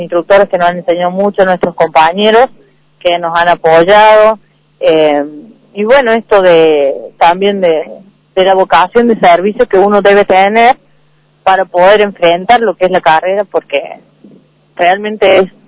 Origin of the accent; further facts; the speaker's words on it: Obispo Trejo, Córdoba, Argentina; De Obispo Trejo.